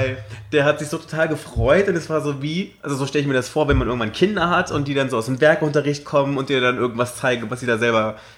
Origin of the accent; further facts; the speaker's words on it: Berlin, Germany; Dann sage ich so, ich bin aus Deutschland. Und woher? Berlin.